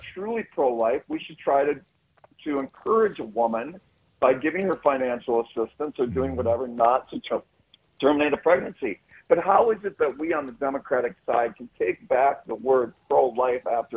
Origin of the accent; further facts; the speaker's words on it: Durand, Wisconsin, United States; And the way I look, and I grew up in Durand, Wisconsin.